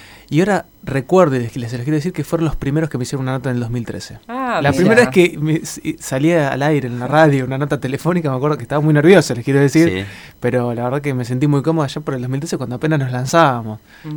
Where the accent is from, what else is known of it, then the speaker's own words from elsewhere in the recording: La Plata, Buenos Aires Province, Argentina; me tocó, soy platense, y de alguna manera construimos una referencia.